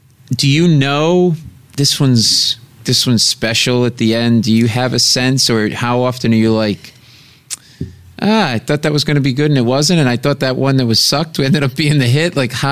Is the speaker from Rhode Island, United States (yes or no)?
yes; Rhode Island, United States; I'm from Rhode Island, Italian family.